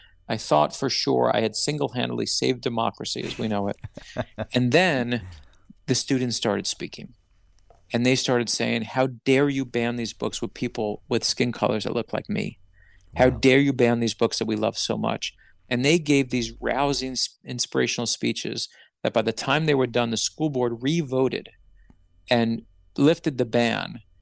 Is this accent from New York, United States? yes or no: yes; Brooklyn, New York, United States; I grew up in Brooklyn, New York.